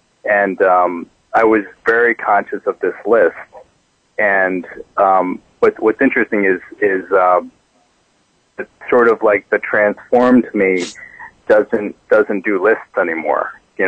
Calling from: Islandia, New York, United States; Right now I'm in Islandia. I'm on Long Island. I'm at work.

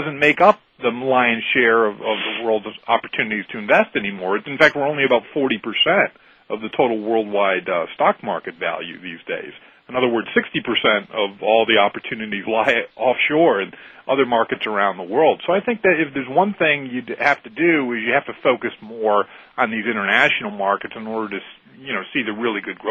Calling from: Florida, United States; We're in South Florida, as a matter of fact.

